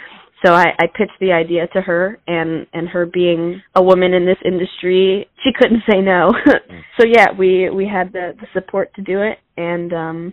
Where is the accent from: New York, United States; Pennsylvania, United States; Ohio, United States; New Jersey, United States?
New Jersey, United States; also born or lived in Connecticut; I was born in Connecticut, raised in South Jersey. I went to Cherokee High School.